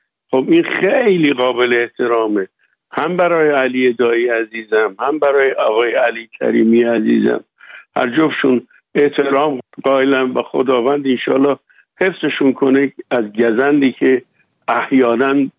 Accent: Iran; moved away; بعدم خیلی محترمانه قانونی از ایران بیرون اومدم.

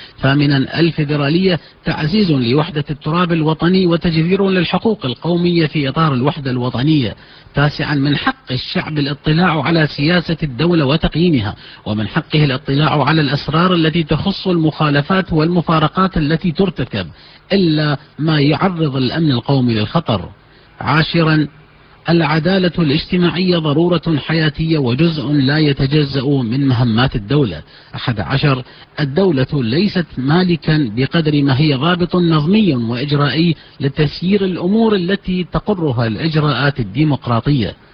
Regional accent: Iraq; هي الجامع لنا كعراقيين

